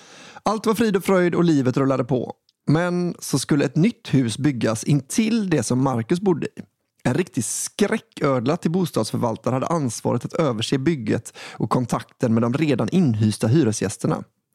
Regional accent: Stockholm, Stockholm County, Sweden; Vi kommer från Sveriges baksida, ibland kallad Nordens Venedig. Och numera hem till glamorösa Avicii Arena.

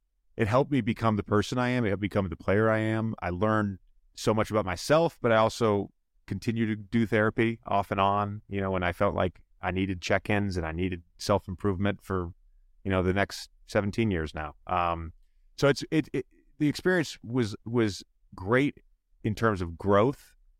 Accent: Virginia, United States; I grew up a Duke fan. So I grew up in Virginia, and that's ACC country, you know, so it's UVA, Duke, NC State, Wake Forest.

